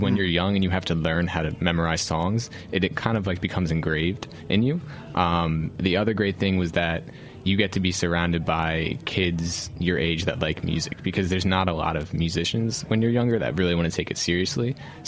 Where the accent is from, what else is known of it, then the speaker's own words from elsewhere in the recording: Chestnut Hill, Pennsylvania, United States; So technically I'm from the suburbs. So I'm like from Chestnut Hill area.